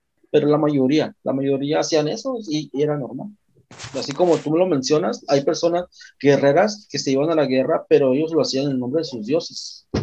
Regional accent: Mexico; como mexicanos que somos

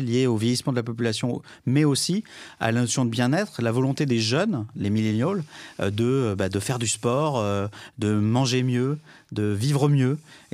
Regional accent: Normandy, France; Moi, je suis normand, il y a du vent.

